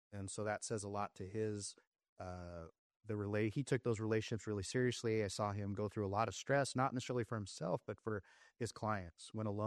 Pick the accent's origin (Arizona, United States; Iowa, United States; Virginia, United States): Arizona, United States; Yuma; also born or lived in Florida, United States / Alabama, United States; I grew up in Yuma. I was born in Florida. My family moved to Alabama. My brother was born. Then they moved to Arizona, I think Wickenburg first.